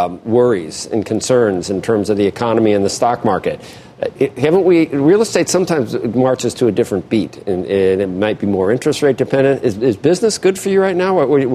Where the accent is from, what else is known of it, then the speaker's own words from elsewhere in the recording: Cincinnati, Ohio, United States; I'm from Cincinnati.